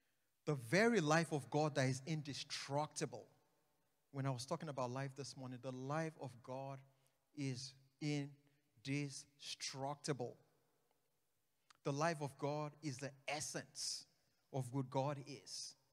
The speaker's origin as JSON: {"language": "English", "country": "Nigeria", "tie": "born or raised there", "said": "I grew up in Nigeria."}